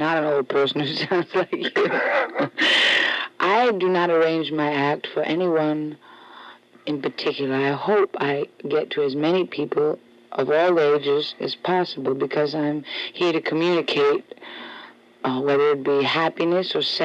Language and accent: English; Brooklyn, New York, United States; No, I'm from Brooklyn.